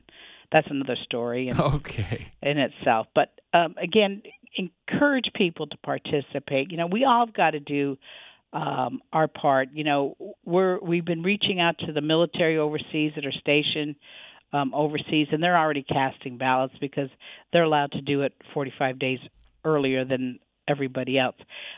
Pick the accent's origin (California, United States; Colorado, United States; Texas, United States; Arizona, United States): Arizona, United States; Tucson; I was born and raised here in Tucson, so I'm a native Tucsonan.